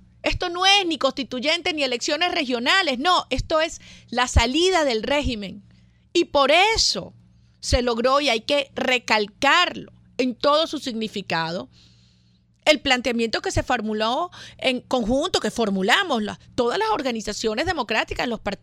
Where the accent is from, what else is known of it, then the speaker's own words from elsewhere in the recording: Venezuela; como venezolana, me siento tan orgullosa de sentir que nuestro país